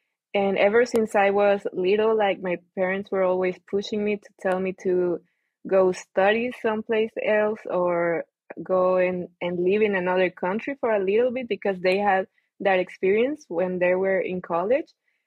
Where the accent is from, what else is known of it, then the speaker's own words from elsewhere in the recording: El Salvador; I'm from El Salvador in Central America. It's a very, very tiny, tiny country, very tropical.